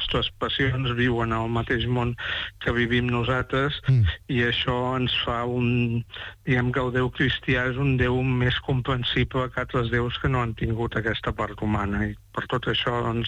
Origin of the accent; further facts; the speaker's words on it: Torredembarra, Catalonia, Spain; jo he estat organista del meu poble, a Torredembarra, durant 25 anys a les misses d'estiu.